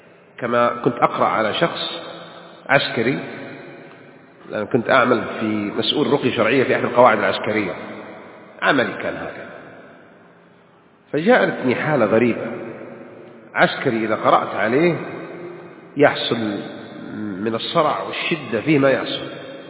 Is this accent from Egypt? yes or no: no; Makkah Province, Saudi Arabia; عندنا بالحجاز هذا يهب